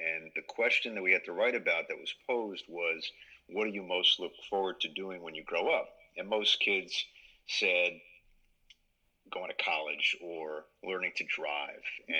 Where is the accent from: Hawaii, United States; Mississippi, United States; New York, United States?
New York, United States; Scarsdale; And the beauty of growing up in Scarsdale was we had a public access television station